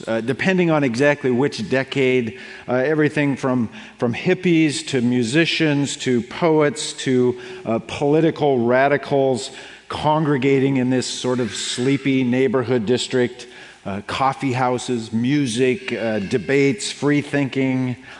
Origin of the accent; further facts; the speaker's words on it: Seattle, Washington, United States; So in my hometown of Seattle, there is a neighborhood and a business district that is called Fremont.